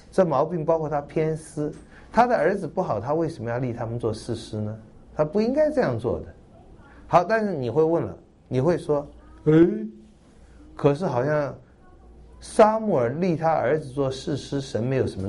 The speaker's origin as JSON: {"language": "Chinese", "country": "China", "said": "你看圣经的时候，也不要有我们中国人这种观念，就非黑即白，不是好人就是坏人。"}